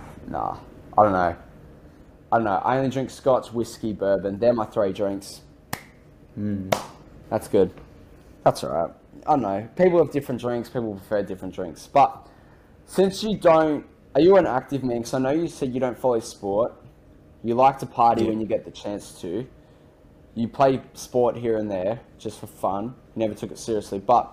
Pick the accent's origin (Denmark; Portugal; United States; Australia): Australia; I lived in Australia, I grew up in Australia. Lived in Australia my whole life.